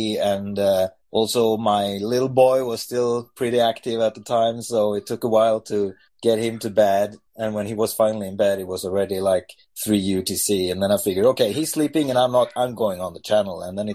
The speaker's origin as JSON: {"language": "English", "country": "Sweden"}